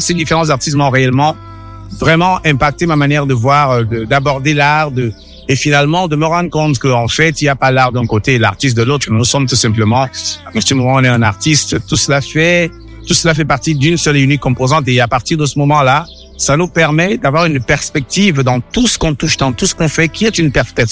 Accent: Cameroon; moved away as an adult; now in United States; c'est pour ça que je suis parti du Cameroun. Je suis allé m'installer en France.

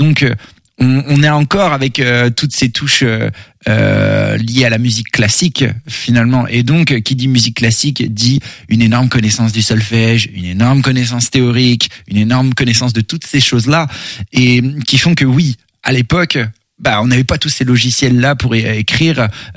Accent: Angers, Pays de la Loire, France; born or raised there; also born or lived in Nancy

